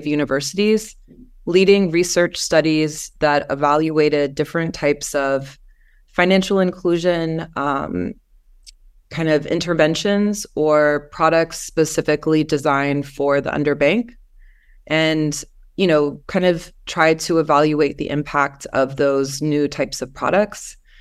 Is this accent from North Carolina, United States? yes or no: yes; North Carolina, United States; now in Los Angeles, United States; I am originally from North Carolina.